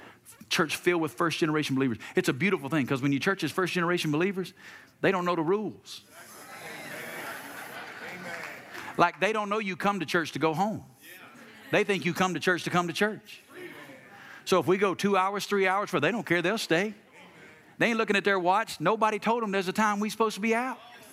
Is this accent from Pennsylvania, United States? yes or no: no; Alabama, United States; moved away as an adult; I was from Alabama, never been west of the Mississippi River, 28 years old, never planted a church in my life.